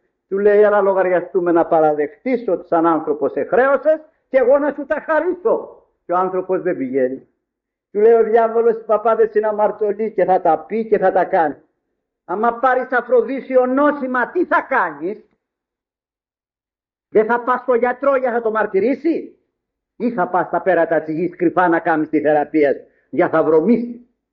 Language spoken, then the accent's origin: Greek; Agioi Theodoroi, Greece; θυμάμαι όταν ήμουν μικρός, μου έβαζε ο πατέρας μου εκεί μπροστά στο ιερό, προς την αριστερά πύλη εκεί στο χωριό μου στους Αγίους Θεοδόρους